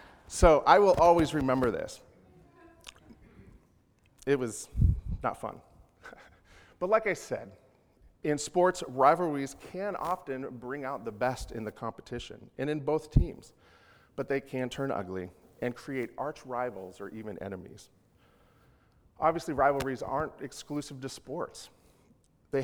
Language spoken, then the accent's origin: English; Spokane, Washington, United States; Growing up in Spokane in the 80s and 90s, the rivalries that I was aware of were Sonics versus the Blazers, Wazoo versus UW.